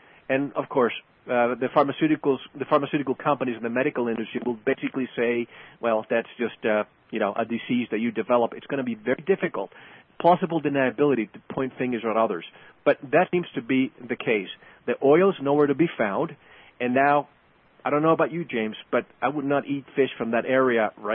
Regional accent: Puerto Rico; now in Arizona, United States; I'm from the mountains. I'm from the ocean. I grew up in Puerto Rico where there's a lot of green and ocean.

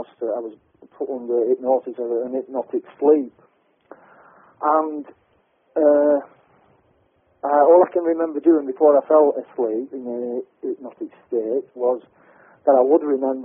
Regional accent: Burnley, North West England, United Kingdom; I remembered being taken to a building in my hometown, which is Burnley in Lancashire.

